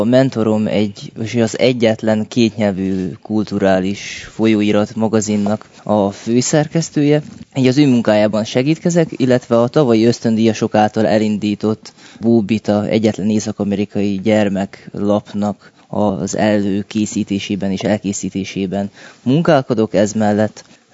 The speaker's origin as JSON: {"language": "Hungarian", "region": "Vojvodina", "country": "Serbia", "lives_now": "Toronto, Canada", "said": "Vajdaság, és Torontóban tevékenykedek."}